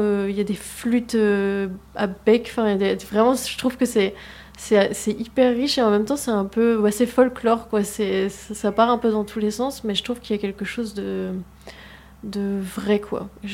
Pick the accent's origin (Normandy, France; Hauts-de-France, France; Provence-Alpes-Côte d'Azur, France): Normandy, France; Évreux; moved away; Moi, je suis partie d'Évreux il y a longtemps, il y a plus de 10 ans.